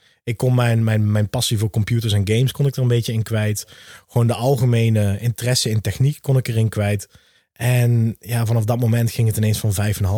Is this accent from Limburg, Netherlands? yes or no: yes; Maastricht, Limburg, Netherlands; geboren en getogen in Maastricht, 28 jaar.